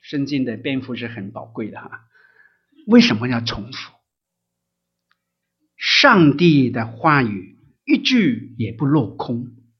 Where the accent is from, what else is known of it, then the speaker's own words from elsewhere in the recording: China; 所以我们中国人呢，自古以来都说民以食为天嘛，是吧？